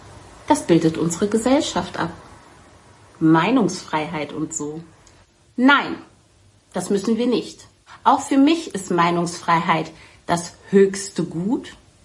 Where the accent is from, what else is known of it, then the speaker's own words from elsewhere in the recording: Frankfurt, Hesse, Germany; Frankfurt ist meine Heimat.